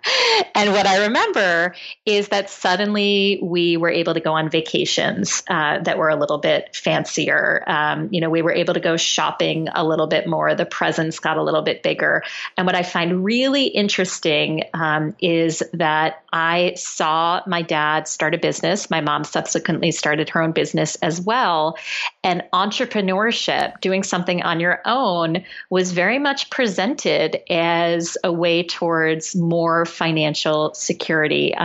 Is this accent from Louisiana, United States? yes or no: no; Norwalk, Connecticut, United States; I'm the oldest of three children. I grew up in Norwalk, Connecticut.